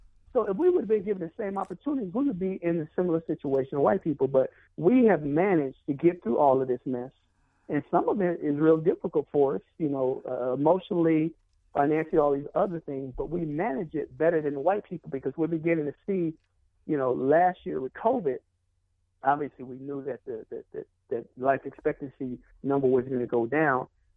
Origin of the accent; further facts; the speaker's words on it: Wisconsin, United States; also born or lived in Mississippi; You know, I was born in Mississippi, raised in Wisconsin, and I kind of joke, you know, that I'm a little bit of each place, right?